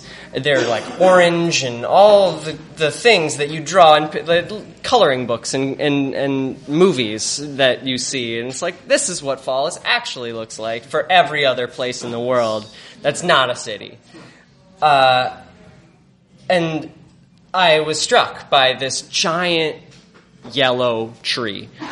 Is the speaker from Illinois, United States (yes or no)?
yes; Chicago, Illinois, United States; I'm from here. I grew up in Chicago. And Halloween for me when I was a kid, we didn't have a house. We lived in an apartment.